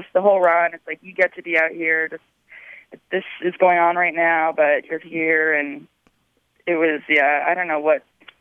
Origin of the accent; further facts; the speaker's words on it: New Hampshire, United States; And it just kind of feels like I grew up in New Hampshire. My parents would take us camping for weeks during the summer